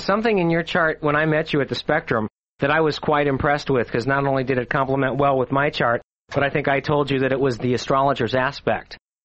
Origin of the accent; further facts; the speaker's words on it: St. Louis, Missouri, United States; And it was just very interesting in the 60s growing up in St. Louis.